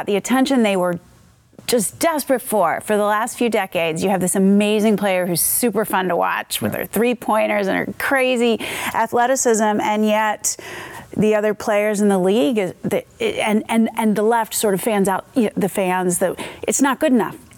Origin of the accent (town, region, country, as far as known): Philadelphia, Pennsylvania, United States; born or raised there